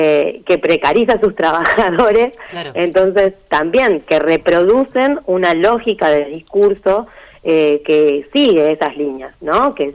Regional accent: Tucumán, Argentina; Yo soy tucumana

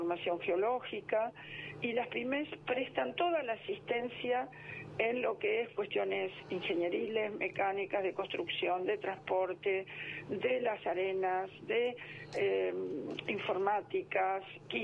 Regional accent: Bahía Blanca, Buenos Aires Province, Argentina; born there; estoy representando a la provincia de Río Negro, donde vivo hace muchos años, pero soy nacida en Bahía Blanca

